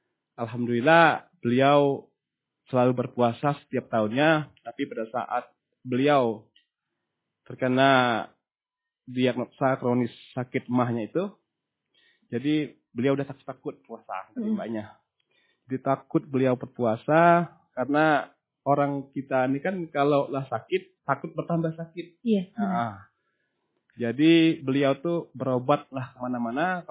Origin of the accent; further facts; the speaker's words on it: Silip, Bangka Belitung Islands, Indonesia; born there; Saya lahir di Desa Silip, Kecamatan Riau Silip.